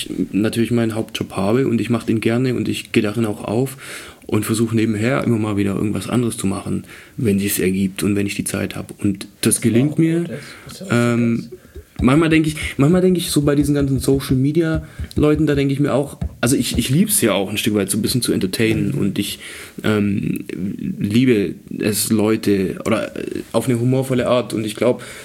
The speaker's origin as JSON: {"language": "German", "region": "Baden-Württemberg", "country": "Germany", "said": "Ja, ich komme ja aus dem Schwabenland, jetzt machst du halt was, schaffst was."}